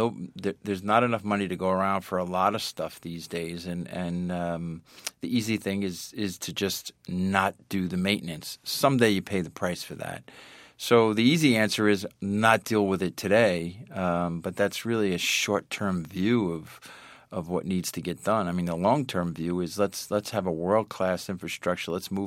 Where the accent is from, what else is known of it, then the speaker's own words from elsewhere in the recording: United States; As an American, I have to say, sometimes harder to get started